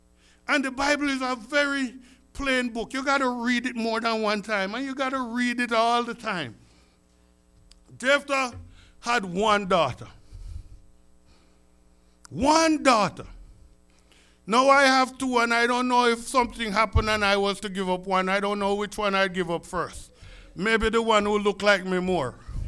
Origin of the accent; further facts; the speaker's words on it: Jamaica; when I was growing up in Jamaica